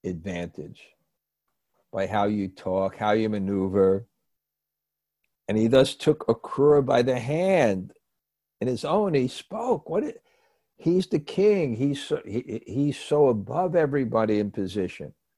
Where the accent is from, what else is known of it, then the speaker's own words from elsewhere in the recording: Brooklyn, New York, United States; When I grew up in Brooklyn, I remember one or two people who were demons.